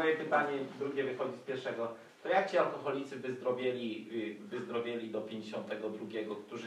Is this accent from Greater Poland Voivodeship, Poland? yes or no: no; Masovian Voivodeship, Poland; taki prosty chłopak jestem spod Radomia